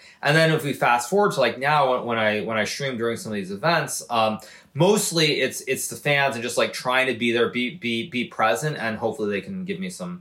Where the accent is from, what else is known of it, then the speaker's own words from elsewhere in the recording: United States; with myself growing up in the United States, pretty much from the time that I was 18, 19 years old, none of this stuff existed.